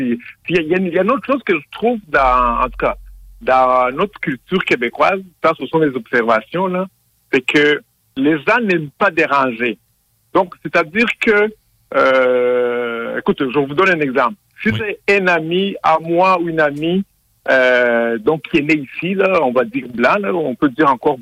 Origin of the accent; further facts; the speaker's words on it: Rwanda; born there; Moi, je suis né au Rwanda.